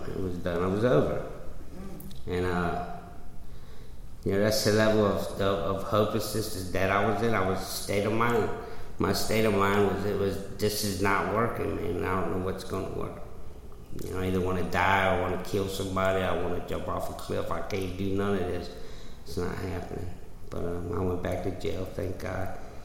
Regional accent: South Norfolk, Virginia, United States; I grew up in South Norfolk.

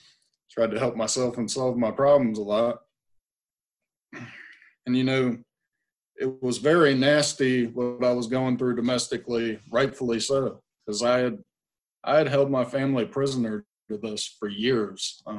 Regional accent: Virginia Beach, Virginia, United States; I grew up in Virginia Beach, right?

